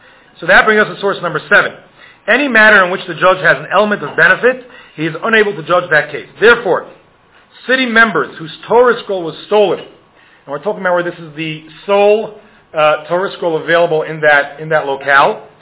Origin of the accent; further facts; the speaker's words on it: New York, United States; now in Denver, United States; I'm from New York, where if you say hello, it's like, everything okay?